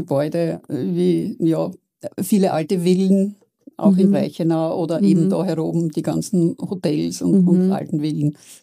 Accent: Wiener Neustadt, Lower Austria, Austria; now in Payerbach, Austria; Ich bin in Wiener Neustadt geboren und habe dort lange Zeit gewohnt.

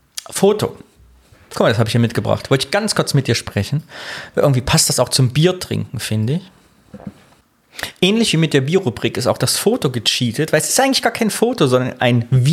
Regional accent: Thuringia, Germany; moved away as an adult; ich komme eigentlich aus Thüringen. Und dann sagt man, ich bin aber schon vor Jahren hergezogen. Und ich sage immer, ich bin vor über 20 Jahren hergezogen.

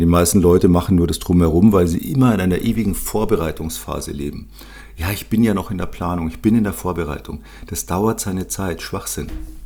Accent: Munich, Bavaria, Germany; Als gebürtiger Münchner liebe ich die bayerische Küche

